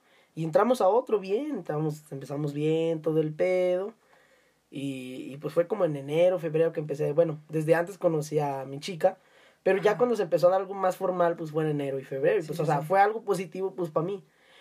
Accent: Mexico; uno como pinche mexicano y mojado que es...

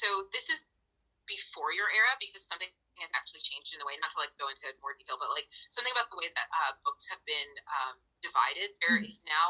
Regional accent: Scotland, United Kingdom; I'm a Scottish girl.

